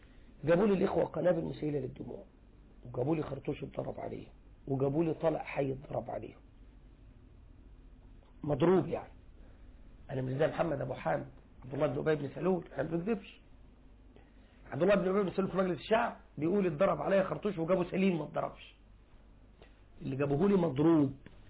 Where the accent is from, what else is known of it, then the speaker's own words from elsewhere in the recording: Egypt; عندنا في مصر إعلامي مصر الكذب معهم له رجلان ويدان وعينان وأذنان